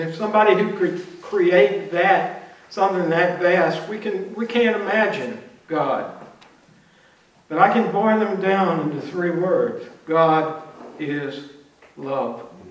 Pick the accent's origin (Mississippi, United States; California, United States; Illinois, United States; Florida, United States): Mississippi, United States; Most of you know I'm from Mississippi, and I'm proud to be from Mississippi.